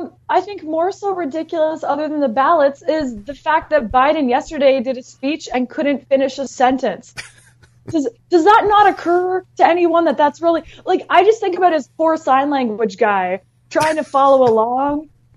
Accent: Canada; I am from Canada

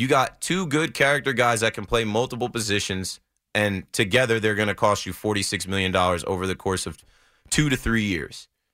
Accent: Ocean Township, New Jersey, United States; Monmouth County. So I grew up down the shore, exit 105. Okay. I grew up in Ocean Township, Long Branch, okay. Asbury Park area.

